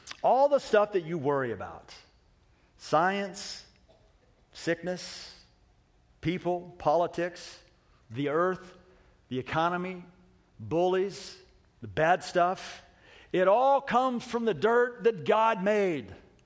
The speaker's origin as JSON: {"language": "English", "town": "Cave Junction", "region": "Oregon", "country": "United States", "said": "I know, I'm from Cave Junction. It's barbaric down there."}